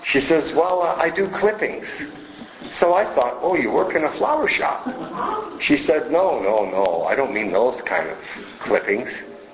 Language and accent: English; Montreal, Quebec, Canada; where are you from? And I'll go, Montreal.